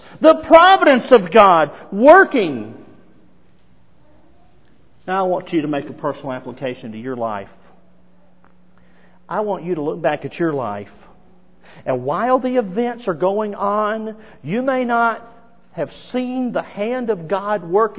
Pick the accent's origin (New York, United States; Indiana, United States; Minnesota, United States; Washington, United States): Indiana, United States; which we're all from Indiana, so there's not any oceans around here.